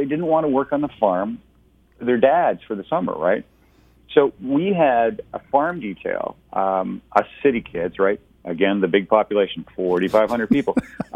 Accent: Hanover, Ontario, Canada; I grew up in Hanover, Ontario, small town, southwestern Ontario. And population, you ready? 4,500 people.

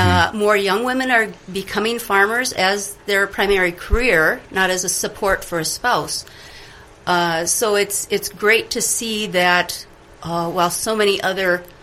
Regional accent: Innisfil, Ontario, Canada; I'm from Innisfil, near Thornton. And I am a newer to farming, middle-aged farming woman.

